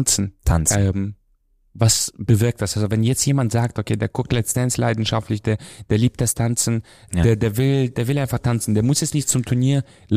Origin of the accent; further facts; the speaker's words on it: Transnistria, Moldova; Ich komme ja aus Transnistrien, da sind so 500.000 Menschen nur da.